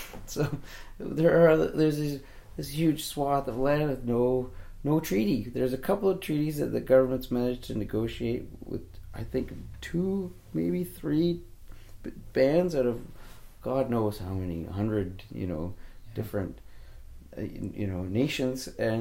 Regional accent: Vancouver, British Columbia, Canada; born there; Yeah, I was born in Vancouver.

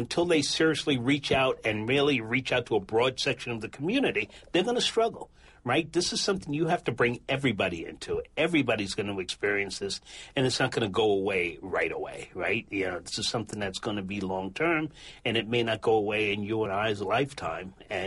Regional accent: Long Island, New York, United States; I grew up on Long Island, and it's a perfect picture of this, right? Everybody got away from the city.

